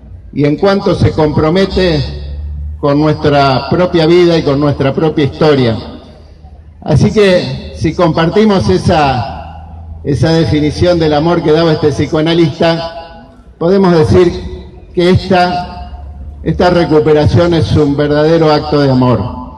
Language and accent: Spanish; Santa Fe, Argentina; es parte de nuestra identidad como santafesinos